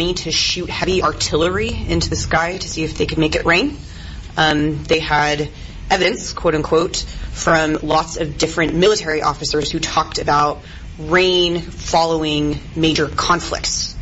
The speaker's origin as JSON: {"language": "English", "town": "Midland", "region": "Texas", "country": "United States", "tie": "born or raised there", "said": "The manuscript is a queer coming of age set in my West Texas hometown. I'm from Midland, Texas"}